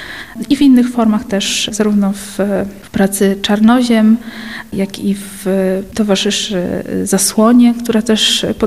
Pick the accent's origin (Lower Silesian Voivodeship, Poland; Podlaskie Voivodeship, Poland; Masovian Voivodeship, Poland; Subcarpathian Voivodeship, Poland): Subcarpathian Voivodeship, Poland; Koniaczów; niemiejsce pamięci w mojej rodzinnej miejscowości, tak zwana w lokalnym obiegu mogiła